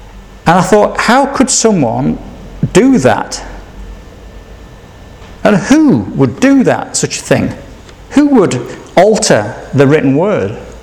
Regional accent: Yorkshire and the Humber, United Kingdom; And my problem with the King James Version is that I'm from Yorkshire. And I can't talk like that.

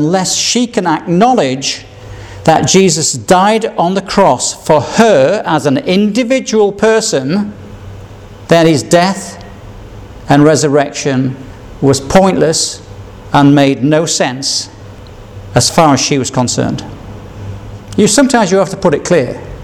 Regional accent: Yorkshire and the Humber, United Kingdom; One was from William Shakespeare that I could barely understand, being a Yorkshireman

